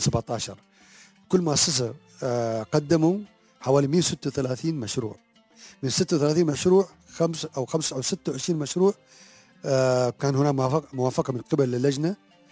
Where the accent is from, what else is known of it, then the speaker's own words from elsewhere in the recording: Dubai, United Arab Emirates; وهذا اللي حاصل عندنا في دبي